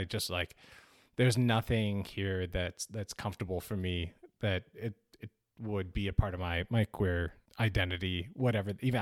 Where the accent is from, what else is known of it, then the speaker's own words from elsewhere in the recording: Dallas, Texas, United States; I grew up here in Dallas as well. And I feel like I should say like I grew up in the very white suburbs of Dallas.